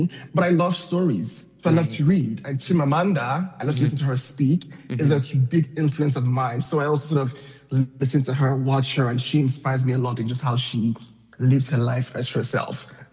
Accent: Nigeria; now in Nanaimo, Canada; I was born and raised in Nigeria and learned how to sing in church.

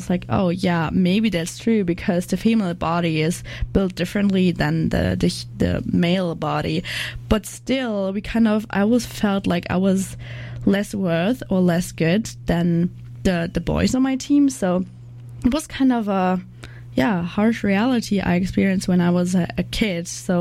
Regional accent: Germany; because I'm from Germany

